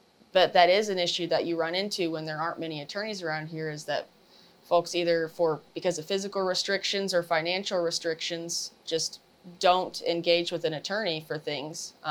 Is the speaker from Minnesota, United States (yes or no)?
no; Anna, Illinois, United States; Yes, I'm from Anna, born and raised here. Went away for undergraduate for a little while, came back and went to law school at SIU, and now I'm back here.